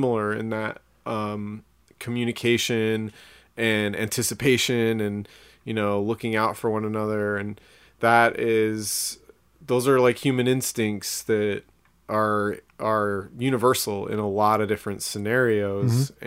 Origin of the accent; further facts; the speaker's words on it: Seattle, Washington, United States; I grew up in Jet City, you know, like an aerospace town